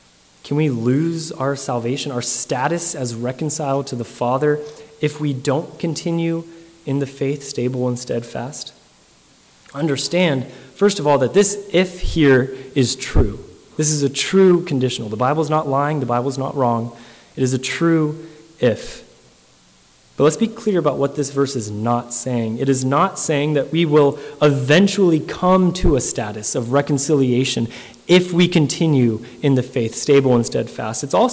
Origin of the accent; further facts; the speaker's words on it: California, United States; I'm from California, where the police officers have the decency to hide from you and make it a bit of a game.